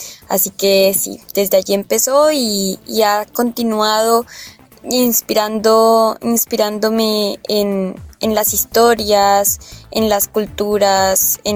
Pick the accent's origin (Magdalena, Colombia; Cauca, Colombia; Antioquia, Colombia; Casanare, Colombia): Casanare, Colombia; Yopal; also born or lived in Bogotá / Villavicencio / Medina / Villanueva; now in Meta, Colombia; que he vivido toda mi vida en el llano, me he criado en el llano, nací en Bogotá, sí, pero desde que tengo un año viví en Villavicencio, luego viví en Medina, Cundinamarca, luego viví en Villanueva, Monterrey, me crié en Yopal y estoy de nuevo aquí en el Meta